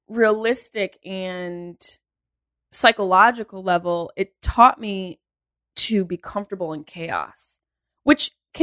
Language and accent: English; Syracuse, New York, United States; Upstate New York, Syracuse.